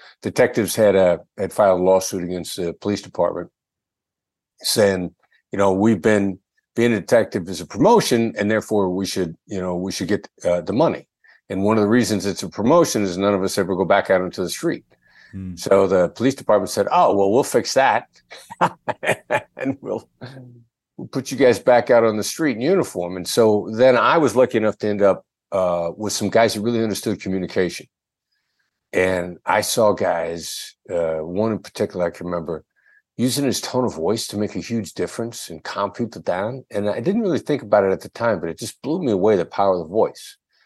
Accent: Iowa, United States; accent: Iowa Midwestern; I gathered a bit of a New York accent to play it on top of my Iowa Midwestern accent.

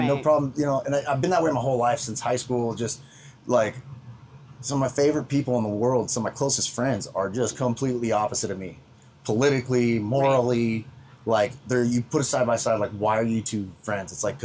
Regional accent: Texas, United States; also born or lived in Utah / Arizona; we moved when I was like 6 months old, but like moved to Arizona, dad went to Arizona State. Like, we moved around. I had five different elementary schools in five different states. Like, we bounced around, and then, I ended up in Texas in third grade

